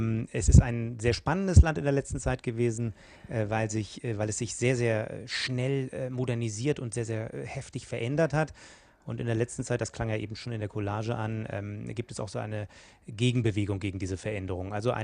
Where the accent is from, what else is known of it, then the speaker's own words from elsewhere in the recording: Berlin, Germany; ich komme aus dem Berliner Raum, aus Berlin genauer gesagt